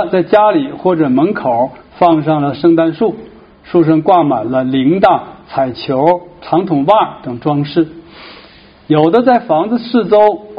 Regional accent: China; moved away as an adult; 本来我是一个中国人，不是犹太人，爸爸是共产党员，妈妈是回民

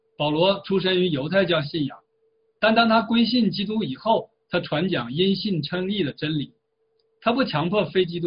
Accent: China; 在我们来自中国大陆的基督徒中，

